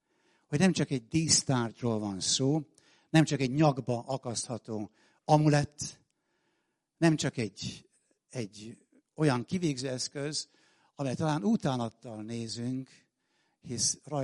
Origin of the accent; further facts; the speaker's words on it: Pécs, Baranya, Hungary; Én pécsi gyerek vagyok, fiatal vagyok.